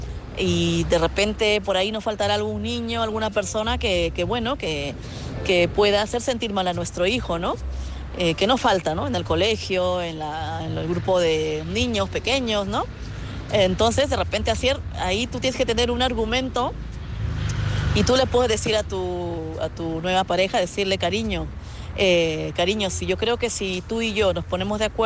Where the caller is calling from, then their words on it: Madrid, Community of Madrid, Spain; de Madrid.